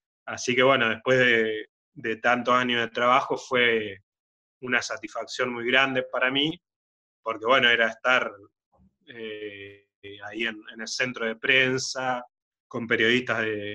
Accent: Suipacha, Buenos Aires Province, Argentina; Bueno, este gusto empieza cuando yo era chico en el secundario, en Suipacha, mi pueblo.

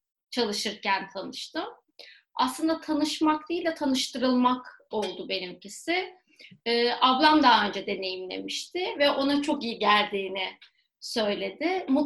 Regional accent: Istanbul, Turkey; 1983 İstanbul doğumluyum. 2018 yılına kadar da İstanbul'da yaşadım.

